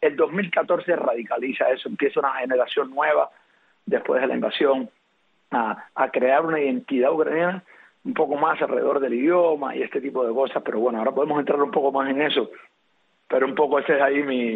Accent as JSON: {"language": "Spanish", "region": "Havana", "country": "Cuba", "tie": "born or raised there", "moved": "yes", "said": "Yo nací en La Habana, yo soy de la zona de Marianao. Vine aquí a principios de los 80, ¿no? No en el Mariel, como me dice todo el mundo."}